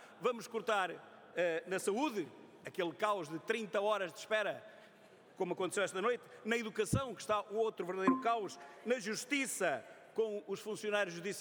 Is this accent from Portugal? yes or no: yes; Seia, Guarda, Portugal; estão aqui 50 idosos de Ceia, trabalharam toda a vida, é a minha terra